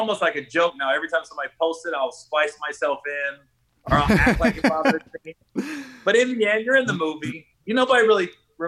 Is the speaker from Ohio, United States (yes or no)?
yes; Cincinnati, Ohio, United States; We're from the hometown. We're both from Cincinnati.